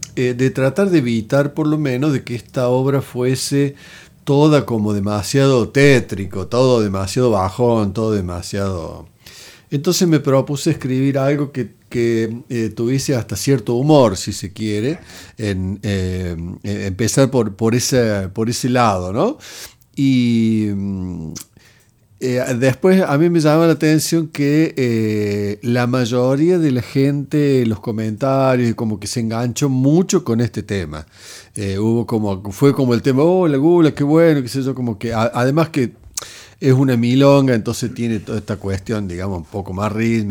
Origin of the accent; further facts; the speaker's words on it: Jesús María, Córdoba, Argentina; Yo soy de Jesús María.